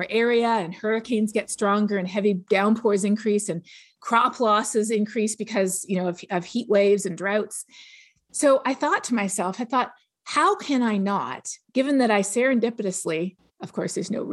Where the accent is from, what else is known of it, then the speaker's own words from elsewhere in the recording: Canada; And growing up in Canada, everybody knows climate change is real